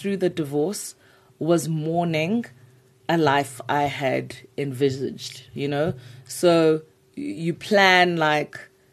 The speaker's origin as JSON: {"language": "English", "town": "Durban", "region": "KwaZulu-Natal", "country": "South Africa", "tie": "born or raised there", "said": "So born and raised in Durban, all good things come from Durban."}